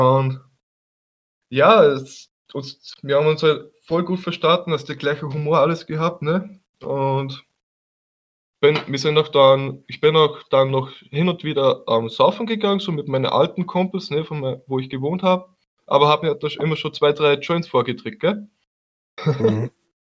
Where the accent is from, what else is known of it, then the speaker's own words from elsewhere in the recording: Austria; als Österreicher, stehst du da.